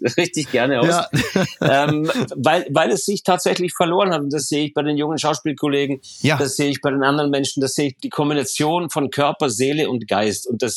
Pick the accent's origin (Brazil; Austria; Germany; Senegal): Austria; ich bin gerade als Österreicher.